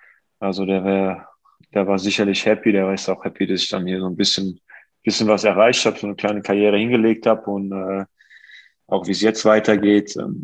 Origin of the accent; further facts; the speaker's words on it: Offenbach, Hesse, Germany; hatte einen guten Freund, der bei uns in meiner Heimatstadt Offenbach im Verein gespielt hat